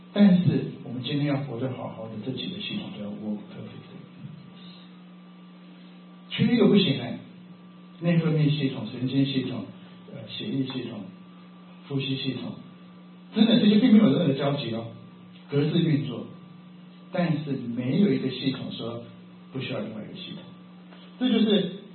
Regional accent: Japan; 我是在日本长大，所以我对日本非常非常熟。这几年，我其实两年前还去日本 long stay

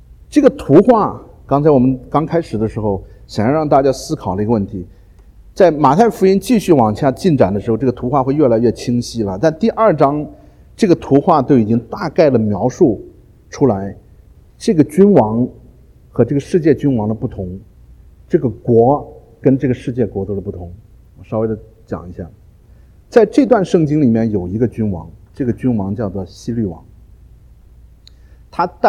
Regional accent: Henan, China; 因为我也是河南人

